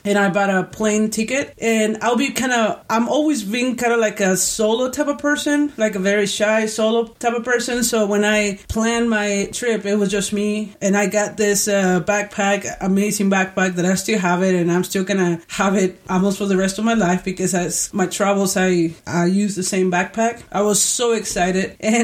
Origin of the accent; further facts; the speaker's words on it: Houston, Texas, United States; So it was just my hometown, Houston in the summers, and that was it.